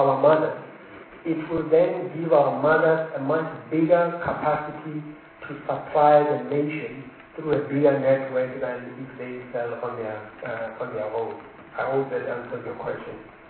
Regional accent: Soweto, Gauteng, South Africa; I come from Soweto

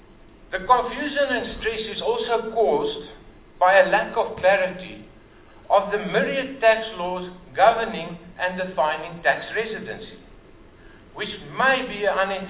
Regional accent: South Africa; moved away; My wish as a South African is to eventually return to my country of birth and to share my skills and expertise with the next generation.

